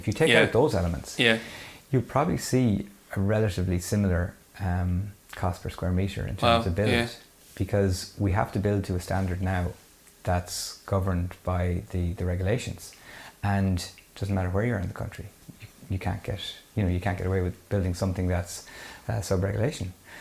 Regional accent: Connacht, Ireland; I'm from Mayo

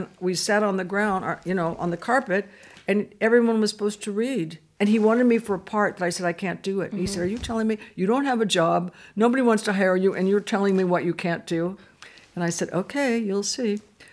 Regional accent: California, United States; My mom had my New York, because I'm from California, my New York number just scribbled next to him.

